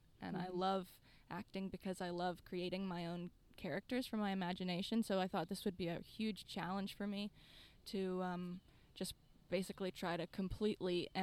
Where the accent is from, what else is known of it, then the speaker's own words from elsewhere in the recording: Charlottesville, Virginia, United States; Okay. Well, I grew up here in Charlottesville. My family moved to the area when I was about 3. Now I'm 22, so you could do the math about there.